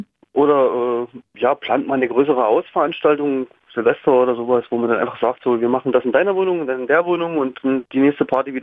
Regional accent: Saxony, Germany; now in Dresden, Germany; Ich komme aus Kabenz, das ist eine Kleinstadt bei Hoyerswerda, und bin dann nach Dresden gezogen.

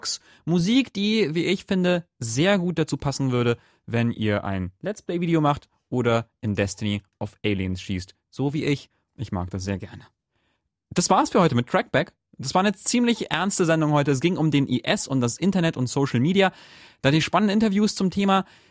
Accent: Koblenz, Rhineland-Palatinate, Germany; now in Berlin, Germany; Naja, so dem Ort, wo ich aufgewachsen bin, in Koblenz, jetzt, wie ich, in Berlin zu Hause.

